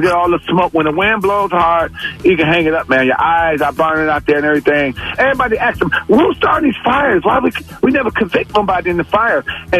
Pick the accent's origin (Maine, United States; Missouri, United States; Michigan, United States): Michigan, United States; Detroit; I'm from Detroit. I drive rain, snow, sleet.